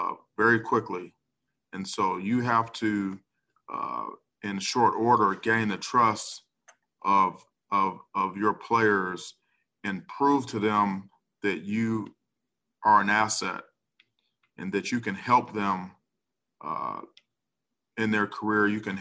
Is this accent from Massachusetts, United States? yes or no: no; Ohio, United States; It was an opportunity for me to coach him in my home, for my hometown Brownies.